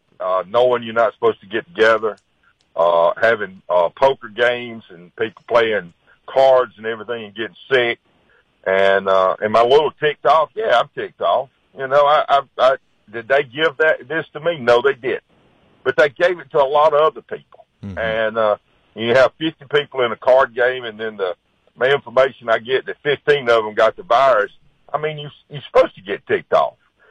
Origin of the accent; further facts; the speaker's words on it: Greenville, United States; That I've always loved, you know, saying I was from Greenville, okay, and I love saying I was the mayor of Greenville